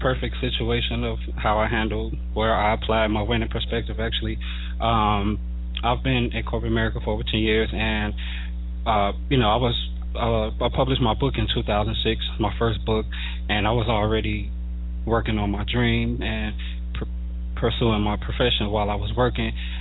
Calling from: Chicago, Illinois, United States; I'm calling in from Chicago.

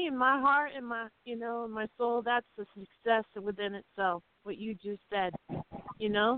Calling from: Massachusetts, United States; in the house. I'm calling from Massachusetts.

